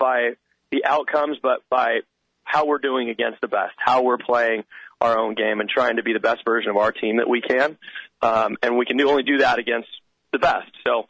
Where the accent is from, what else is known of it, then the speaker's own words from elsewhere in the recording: Irvine, California, United States; I grew up in Irvine, started in AYSO.